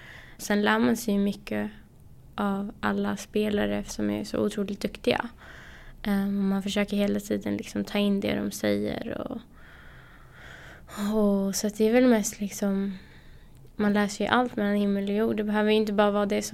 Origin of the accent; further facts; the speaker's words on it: Vendelsö, Stockholm County, Sweden; jag är ju från Vändelsö då.